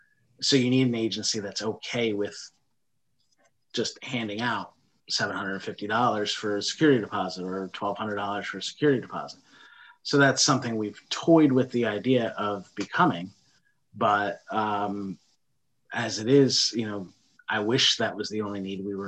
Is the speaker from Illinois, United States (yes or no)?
no; New York, United States; I came from Northern New York